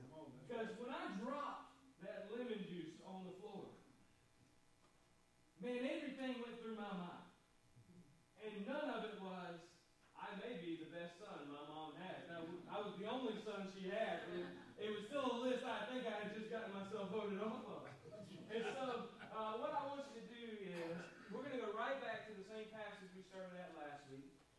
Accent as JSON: {"language": "English", "region": "North Carolina", "country": "United States", "tie": "born or raised there", "said": "But as most of you know, I grew up in Warren County, North Carolina, and home of absolutely nothing."}